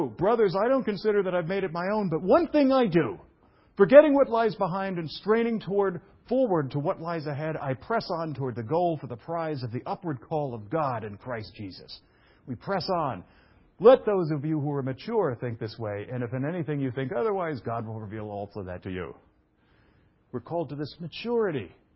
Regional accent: New York, United States; I'm from New York.

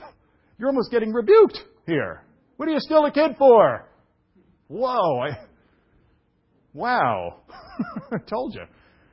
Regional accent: New York, United States; I'm from New York.

